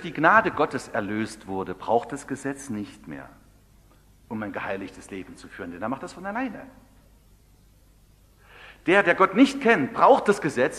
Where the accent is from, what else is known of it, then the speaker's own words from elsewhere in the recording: East Germany, Germany; Bei uns im Osten war Hammer und Sichel da drauf.